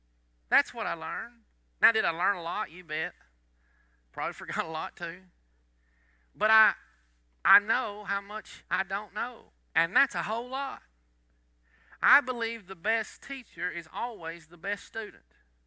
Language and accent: English; Texas, United States; I'm from Northeast Texas and I lived other places and got to see other things, so I got to see other cultures. And when I moved back to Northeast Texas